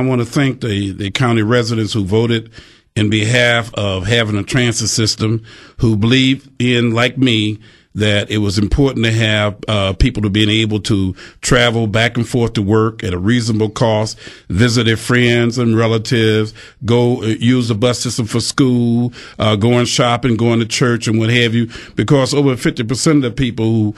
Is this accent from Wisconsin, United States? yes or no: yes; Milwaukee, Wisconsin, United States; I was raised in Milwaukee. I went to grade school, high school here, and I'm a product of blue collar.